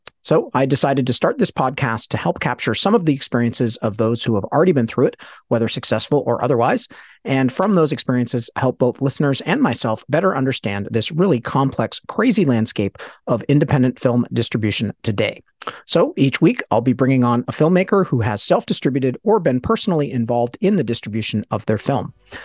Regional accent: Boston, Massachusetts, United States; And I grew up in Boston, where, you know, which is known for its aggressive drivers.

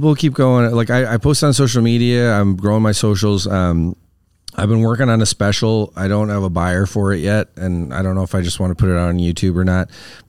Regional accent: Wisconsin, United States; accent: Wisconsin; And it's just my Wisconsin accent. Like, we mush words together.

